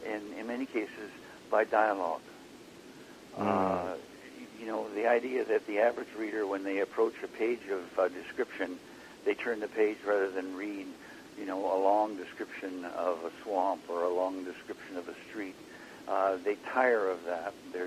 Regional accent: Vernon, British Columbia, Canada; I grew up in the Okanagan Valley in a small town called Vernon, it was a tiny town. Used to have the biggest army camp in Canada during the Second World War.

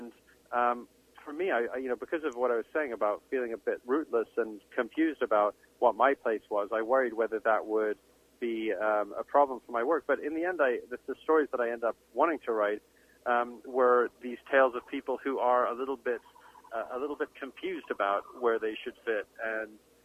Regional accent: Canada; I have Canadian citizenship and I have British citizenship, and I grew up here, and I certainly sound more Canadian

